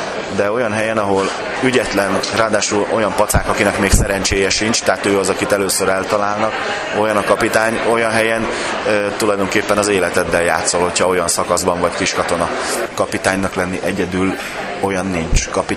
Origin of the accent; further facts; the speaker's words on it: Szeged, Csongrád-Csanád, Hungary; born there; 1969. május 4-én én itt születtem Szegeden.